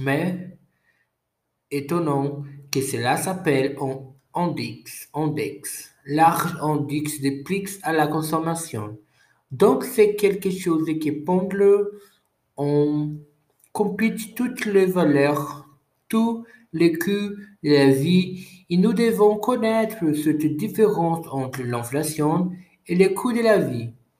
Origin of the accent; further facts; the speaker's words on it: Brazil; French is a second language; Mais, mes fonds de l'extérieur du Brésil, je suis du Brésil ici.